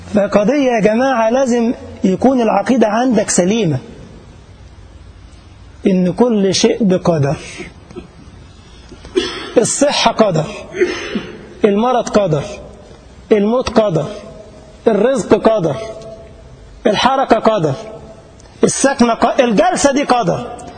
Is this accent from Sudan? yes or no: no; Egypt; وفجأة زواج من ألمانيا وأنا من مصر